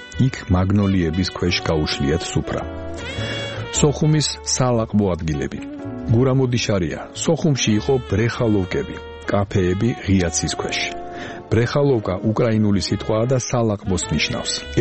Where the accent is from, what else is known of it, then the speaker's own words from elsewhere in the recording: Sukhumi, Abkhazia, Georgia; სოხუმის უბან ტურბაზაში, სადაც მე გავიზარდე, ყველაზე ძველი შენობა ჩემი სკოლა იყო 1930-იანი წლების.